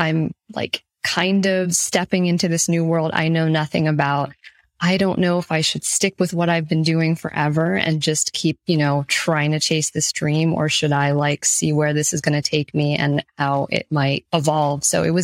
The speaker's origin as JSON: {"language": "English", "region": "Florida", "country": "United States", "tie": "born or raised there", "also_born_or_lived": "New York", "said": "I was born in New York, and I was kind of really influenced by my family's just love of like good classical music, opera, good films, that sort of thing. I grew up in Florida, and I went to performing arts high school there, and I studied classical piano."}